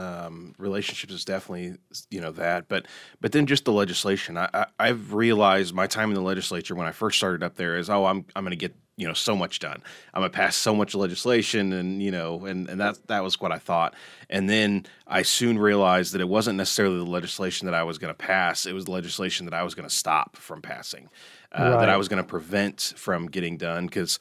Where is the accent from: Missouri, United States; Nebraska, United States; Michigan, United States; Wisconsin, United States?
Missouri, United States; Kansas City; also born or lived in Hannibal; Yeah, so I grew up part of my life in Kansas City, part of my life in Hannibal.